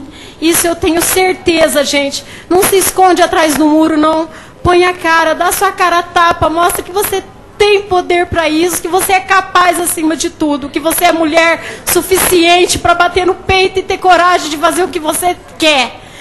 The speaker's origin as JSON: {"language": "Portuguese", "region": "Mato Grosso do Sul", "country": "Brazil", "said": "sou do Mato Grosso do Sul, eu vim fazer um questionamento."}